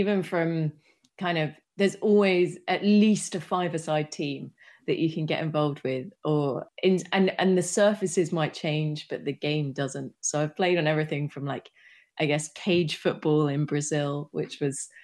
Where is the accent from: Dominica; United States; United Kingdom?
United Kingdom; now in Amsterdam, Netherlands; No, but this is where I live now. I grew up in the UK